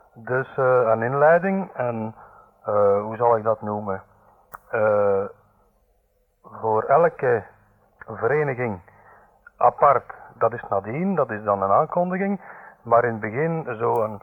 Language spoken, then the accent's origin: Dutch; Tienen, Flemish Brabant, Belgium; Ik ben Brabander van geboorte, uit de streek van Tiene. Ik ben hier in Brussel bij de Rijkswacht gekomen. Ik heb hier 3 jaar in Brusselse gezeten. Nadien ben ik voor bijna 8 jaar in Antwerpen geweest.